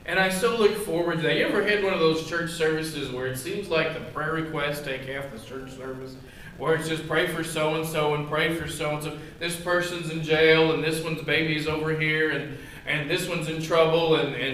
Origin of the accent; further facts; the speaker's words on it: Kentucky, United States; Of course, my home state of Kentucky, and a lot of different environments, different people that you meet.